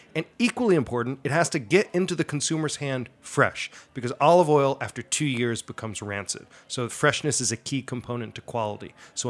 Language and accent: English; New York City area, United States; now in Allendale, United States; I'm a resident of Allendale, New Jersey. I grew up just outside New York City my whole life, and there was no olive oil growing up.